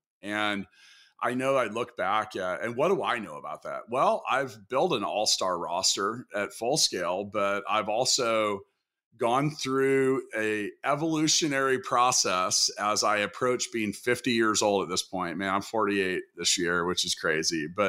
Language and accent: English; Kansas, United States; I'm from Kansas. Sometimes my wife makes fun of me because she says that I say 10, not 10, not 10.